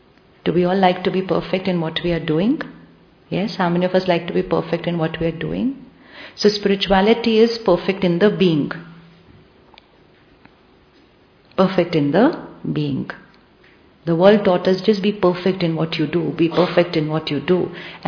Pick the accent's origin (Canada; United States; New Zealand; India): India; we come from Mumbai, we come from Delhi.